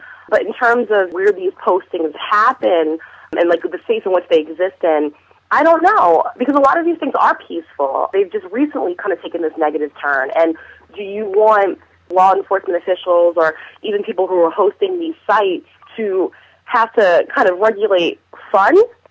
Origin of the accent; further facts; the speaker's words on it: Philadelphia, Pennsylvania, United States; And when I tell people that I'm from Philly